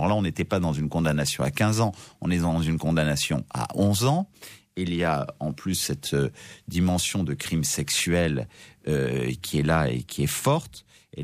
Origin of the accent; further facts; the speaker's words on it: France; je suis un Français comme les autres